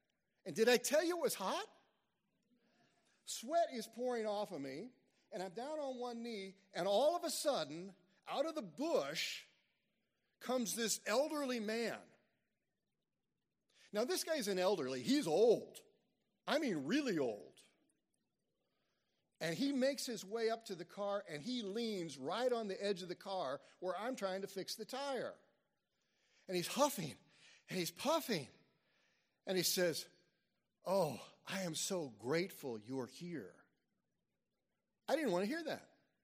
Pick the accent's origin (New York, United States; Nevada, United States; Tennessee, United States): Tennessee, United States; they decide that because I'm the guy from America, I guess they thought I had more money than they did. They sent me and one other Gideon back to town. Now, it's a good little, as we used to say in Tennessee, it's a fur piece back to town.